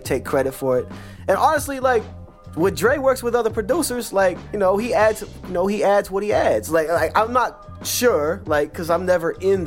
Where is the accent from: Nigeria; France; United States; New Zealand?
United States; Pacific Northwest; I'm from the Northwest, and the Northwest has a really close connection with the Bay Area.